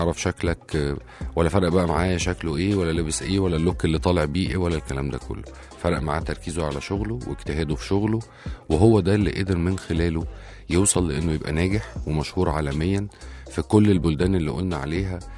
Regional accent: Egypt; ياريت ناخد بالنا الفترة الأخيرة كلنا كمصريين أو العالم إجمالا

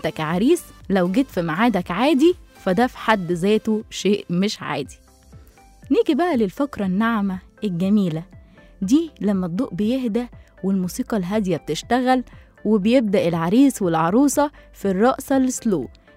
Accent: Egypt; طيب، أول حاجة كلنا كمصريين متفقين عليها إن الفرح يا الخميس يا الجمعة

